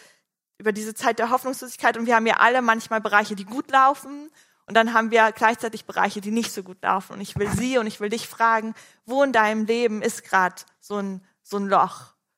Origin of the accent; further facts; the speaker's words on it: Berlin, Germany; Ich bin in Berlin aufgewachsen